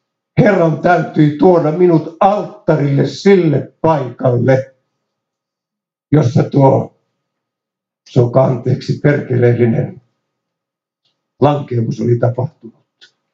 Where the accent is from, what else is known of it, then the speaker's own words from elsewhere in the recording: Ylistaro, South Ostrobothnia, Finland; moved away as an adult; now in Turku, Finland; kun muutin aikanaan Turkuun 68 Etelä-Pohjanmaalta Ylistarosta